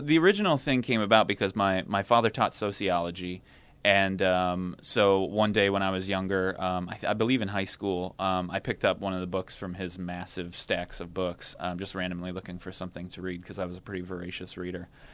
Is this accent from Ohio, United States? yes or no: yes; Oxford, Ohio, United States; We shot it in the summer of 2007, back in my hometown in Oxford, Ohio.